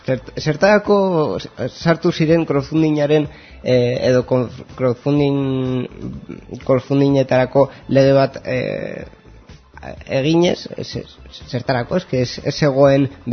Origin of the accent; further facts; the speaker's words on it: Basque Country, Spain; also born or lived in Bilbao; ni bai Bilbon jaio nintzela, baina bera esku biok patateroak gara, eta gure euskara, ba, bueno, agian Gipuzkoar bati edo Bizkaitar bati ba, letxe bat